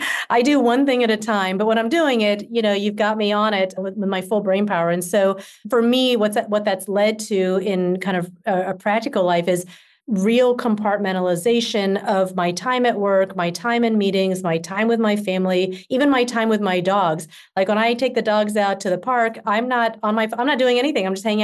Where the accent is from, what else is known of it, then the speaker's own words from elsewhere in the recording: Georgia, United States; I mean, I live in California, so it's doable to get out to Hawaii, but I grew up in Georgia.